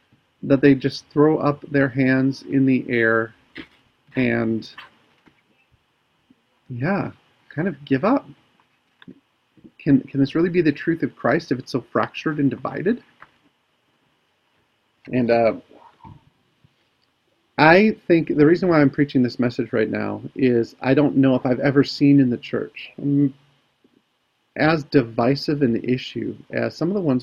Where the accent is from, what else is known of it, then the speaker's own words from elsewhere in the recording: United States; particularly I'm from the States, so it is hurting my heart.